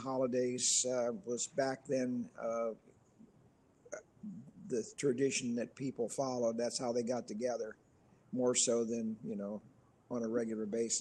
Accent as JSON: {"language": "English", "town": "Corona", "region": "Indiana", "country": "United States", "tie": "born or raised there", "said": "I grew up in a small town in Indiana by the name of Corona. It was a railroad town. We only had 350 people in our town"}